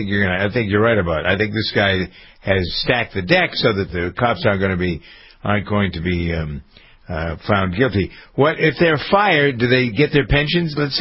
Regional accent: Framingham, Massachusetts, United States; Okay, so in Framingham, my hometown, the present police chief announced he was putting in his papers yesterday.

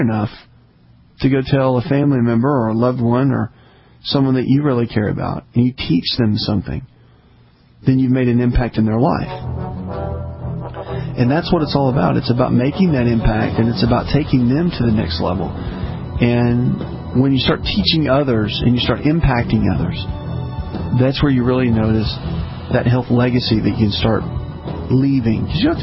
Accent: the South, United States; I grew up in the South. I'm Southern.

